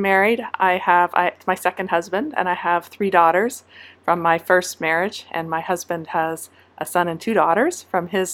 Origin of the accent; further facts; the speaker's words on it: Montreal, Quebec, Canada; also born or lived in Saint John, New Brunswick / Chicago; So I was born in St. John, New Brunswick. I'm the youngest of four kids. I have two older sisters and an older brother. I moved to, well, briefly to Chicago when my father did his PhD there, and then to Montreal when I was about four